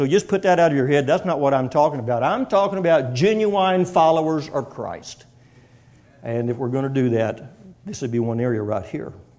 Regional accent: Arlington, Texas, United States; I said, I'm from Arlington, Texas.

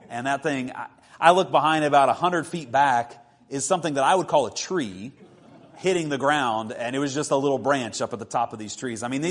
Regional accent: Kansas, United States; I grew up in Kansas where there's just no trees, okay?

